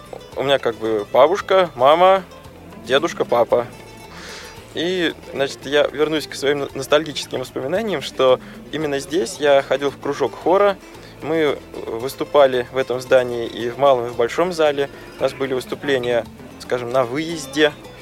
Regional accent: Moscow, Russia; born there; родился я в Москве, и в Москве родился и я, и несколько поколений моих родственников. То есть мы в Москве живем уже довольно давно.

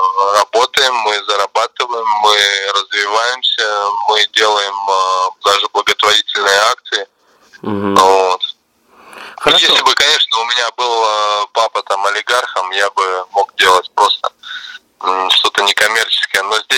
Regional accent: Gomel, Gomel Region, Belarus; also born or lived in Kazan, Russia; now in Moscow, Russia; Я родился в Казани, жил долго в городе Гомеле, 15 лет. Сейчас 12-й год, живу уже в Москве, поэтому я, наверное, гражданин Советского Союза.

